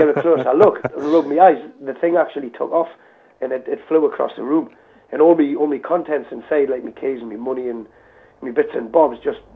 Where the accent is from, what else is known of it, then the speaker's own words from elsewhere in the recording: Newcastle upon Tyne, North East England, United Kingdom; Ever since I was like a small boy growing up in St. Anthony's in Newcastle upon Tyne, I was always fascinated with the idea of ghosts.